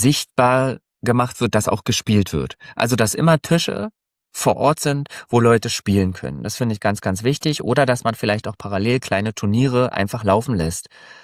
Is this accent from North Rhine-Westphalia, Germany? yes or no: no; Frankfurt, Brandenburg, Germany; Ich komme hier aus Berlin, Richtung Berlin, Brandenburg, Frankfurt an der Oder, kann man ja so sagen. Das ist ja schon fast Polen. Also wir haben ja hier die Grenze.